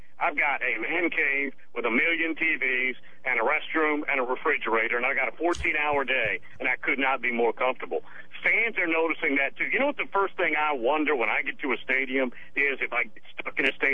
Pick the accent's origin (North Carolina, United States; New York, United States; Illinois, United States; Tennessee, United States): Tennessee, United States; I grew up in Tennessee, so I pulled for the Vols.